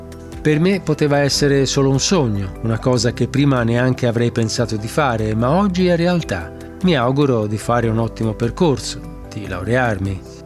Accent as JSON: {"language": "Italian", "town": "Latina", "region": "Lazio", "country": "Italy", "tie": "born there", "said": "sono nato a Latina il 1 dicembre 1986. Mi trovo ristretto nella casa circondariale San Donato di Pescara e sono detenuto da 10 anni e 2 mesi"}